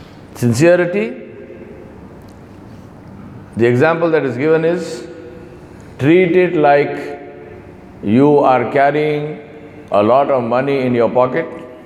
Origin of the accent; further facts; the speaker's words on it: Hyderabad, Telangana, India; Because I came from Hyderabad, we had no such thing. There were no apartment buildings in Hyderabad.